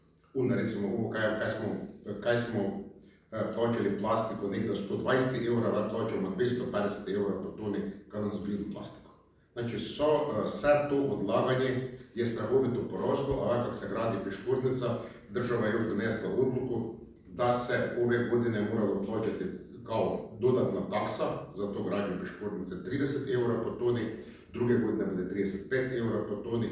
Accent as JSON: {"language": "Croatian", "town": "Prelog", "region": "Međimurje County", "country": "Croatia", "tie": "born or raised there", "also_born_or_lived": "Varaždin", "said": "rođen sam u Prilogu, osnovno je srednju školu, dio srednje škole, završio u Prilogu, poslije nastavio da srednjuću srednju školu u Varaždin."}